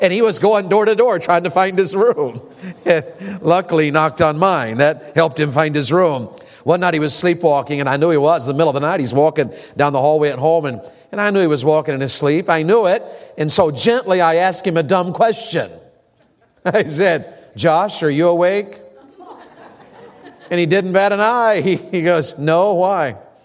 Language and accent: English; the South, United States; I grew up in the Bible Belt.